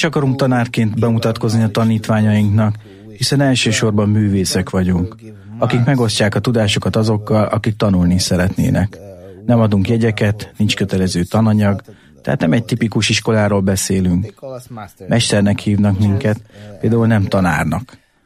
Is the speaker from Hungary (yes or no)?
no; Belgrade, Serbia; moved away as an adult; also born or lived in Italy; Belgrádban születtem, ott is éltem sokáig, aztán Olaszországba költöztem 3 évre